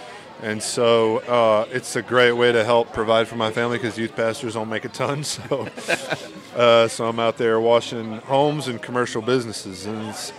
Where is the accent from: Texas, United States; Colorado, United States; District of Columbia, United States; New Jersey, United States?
Colorado, United States; No, my wife is. Okay. I'm originally from Colorado, so.